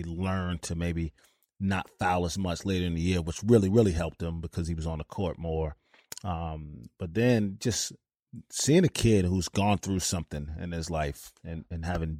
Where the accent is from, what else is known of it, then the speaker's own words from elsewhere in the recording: New York City, New York, United States; I grew up in New York City, not a ton of big guys that come through